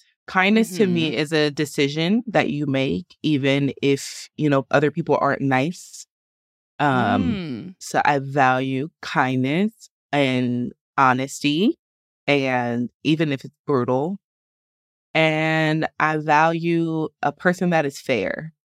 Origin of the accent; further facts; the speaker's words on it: the South, United States; And I have a temper because I'm from the South